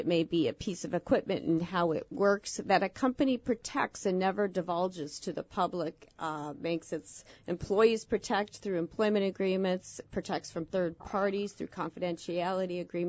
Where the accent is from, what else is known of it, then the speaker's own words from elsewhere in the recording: Appleton, Wisconsin, United States; I then moved back home to my home state of Wisconsin in Appleton